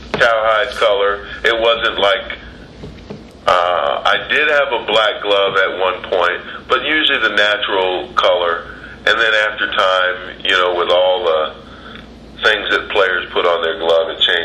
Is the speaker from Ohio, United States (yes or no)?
no; St. Paul, Minnesota, United States; St. Paul, Minnesota.